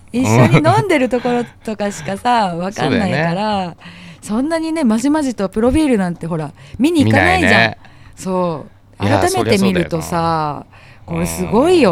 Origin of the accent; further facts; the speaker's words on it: Iwate, Japan; 地元に帰る、必ず地元にの岩手に帰るんだけど